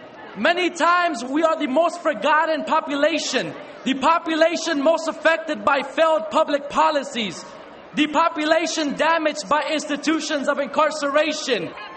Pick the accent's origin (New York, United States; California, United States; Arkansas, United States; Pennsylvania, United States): California, United States; Los Angeles; from Los Angeles, California, and I thank you for standing up with me today.